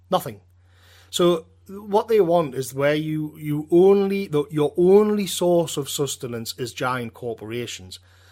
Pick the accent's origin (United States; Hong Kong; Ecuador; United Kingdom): United Kingdom; I'm speaking as a Brit.